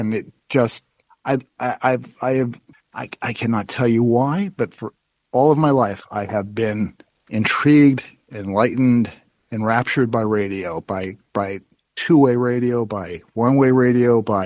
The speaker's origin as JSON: {"language": "English", "town": "Los Angeles", "region": "California", "country": "United States", "tie": "born or raised there", "said": "Well, actually, I grew up in West Side. I went to Clover Avenue Elementary School, then Palms Junior, and then Hamilton High School."}